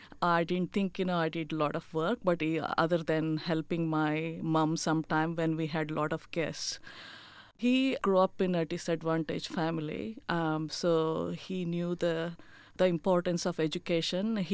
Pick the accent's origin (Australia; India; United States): India; Dharwad, Karnataka; also born or lived in Bangalore; So I was born in Bangalore, which is the capital of Karnataka. And then my father moved to a town called Dharwad. And then he used to work for agriculture university. So from the age of year two, I grew up in Dharwad. And up to my post-graduation.